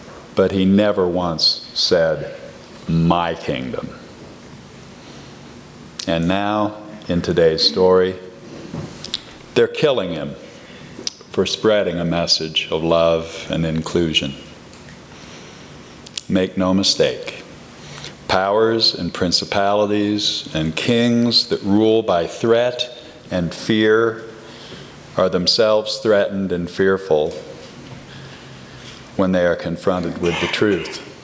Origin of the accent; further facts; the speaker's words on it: United States; First is, of course, I'm an American. I was born in the middle of the 20th century